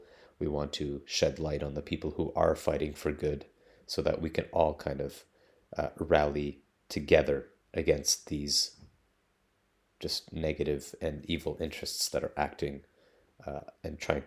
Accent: Canada; Lebanese and Syrian in ancestry, in heritage, in culture. I'm also Canadian, born and raised in Canada by Lebanese and Syrian parents

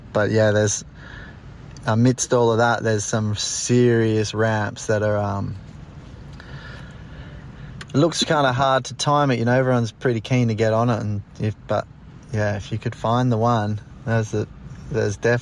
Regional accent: Australia; I'm from Australia. I don't know this rule.

